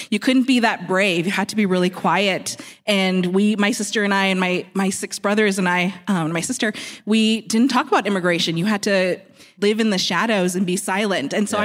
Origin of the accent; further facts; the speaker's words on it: Guyana; From Guyana. It's in South America. So I'm kind of part of the Latinx diaspora, but I'm West Indian, South Indian.